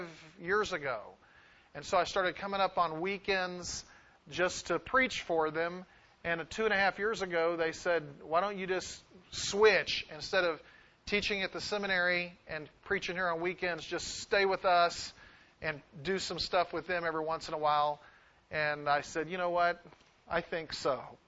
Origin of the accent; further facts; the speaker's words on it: Anaheim, California, United States; I grew up in Anaheim and went to seminary in Texas and then came back to California to Barstow.